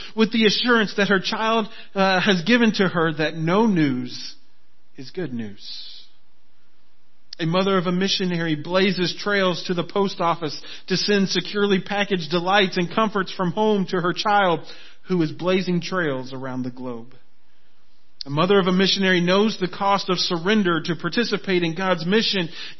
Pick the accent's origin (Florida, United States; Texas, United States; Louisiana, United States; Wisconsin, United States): Florida, United States; Now, I grew up in Florida, and every time we went fishing, we would see alligators all over the place.